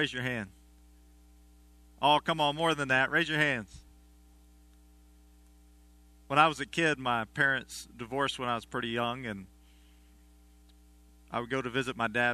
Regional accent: Batesville, Indiana, United States; and I am from Batesville, so it makes sense.

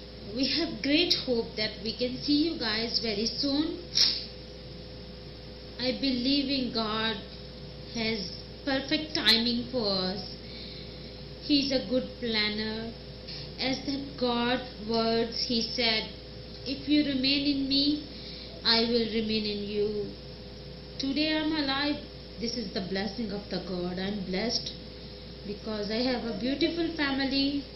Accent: Pakistan; English is a second language; now in Thailand; We belong to Pakistan. We are from Pakistan. And we are refugees here in Thailand since 3.5 years ago.

